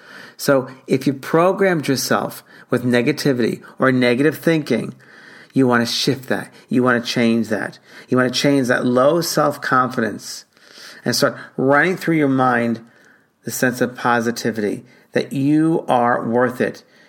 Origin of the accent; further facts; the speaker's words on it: New York, United States; And also I'm from New York originally, so it's a very fast energy that I'm dealing with a lot.